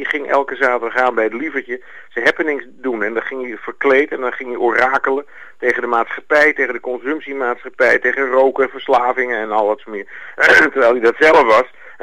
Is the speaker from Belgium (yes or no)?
no; Amsterdam, North Holland, Netherlands; ik kom uit Amsterdam, ik heb het meegemaakt